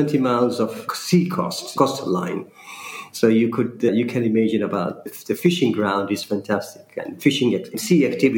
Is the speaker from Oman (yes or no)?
yes; Oman; And I say, I'm from Oman. Oh, where is Oman? I have to always explain. We are in the Gulf, but we're in the southern Gulf. So on our north side, we are bordering UAE.